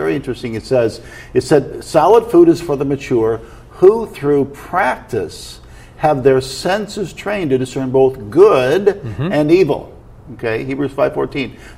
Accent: Iowa, United States; 1978. I was growing up in Iowa, grew up Catholic, okay, and never read the Bible, gone to some services

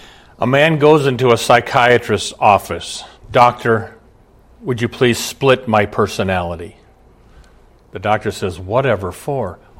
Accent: Omaha, Nebraska, United States; I was 18 years old. I grew up in Omaha. I drive to college, first year of college. I drive 800 miles to Texas where I don't know hardly anybody.

